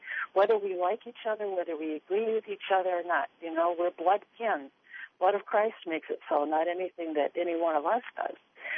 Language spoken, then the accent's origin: English; Laconia, Minnesota, United States; So the kind of community that I grew up in Laconia out in Carver County, and you know, the Protestants, the Moravian Church I grew up in, and the Catholic Church, and the Lutheran Church